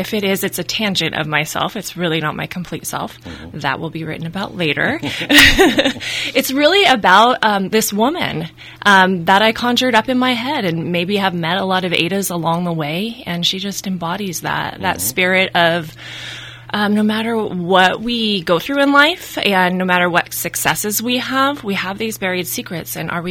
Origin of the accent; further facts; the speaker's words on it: Napa, California, United States; born there; I was born in Napa. We have six generations here, actually.